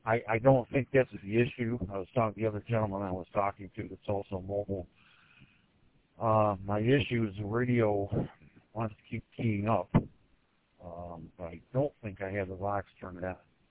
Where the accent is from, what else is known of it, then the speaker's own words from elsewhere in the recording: Ferndale, Michigan, United States; I'm from Ferndale, Michigan.